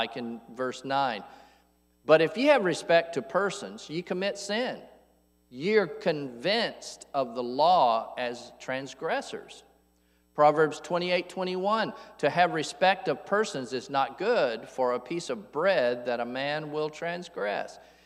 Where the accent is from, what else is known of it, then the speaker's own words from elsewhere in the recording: Atlanta, Georgia, United States; See, I grew up in Atlanta, Georgia. I know what prejudice looks like.